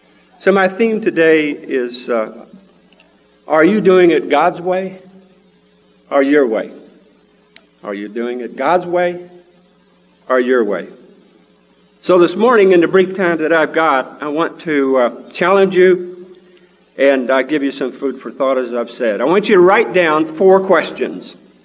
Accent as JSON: {"language": "English", "region": "Indiana", "country": "United States", "tie": "born or raised there", "said": "Born and raised in Indiana, grew up with my grandparents."}